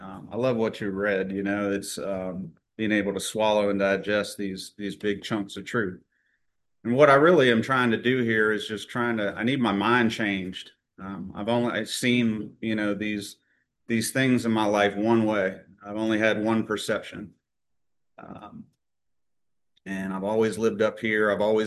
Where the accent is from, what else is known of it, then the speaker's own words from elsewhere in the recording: Virginia Beach, Virginia, United States; I'm actually from Virginia Beach and did most of my drinking over there.